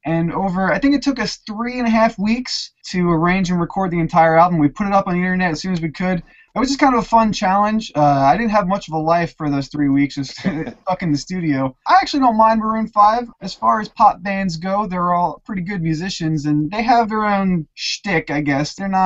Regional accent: New York, United States; born there; Actually, everyone but me is a native Texan. I was born in New York.

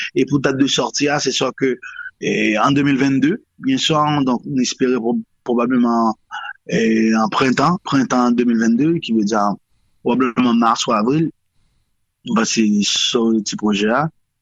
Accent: Port-au-Prince, Ouest, Haiti; born there; Alors, je suis né en Haïti, à Port-au-Prince.

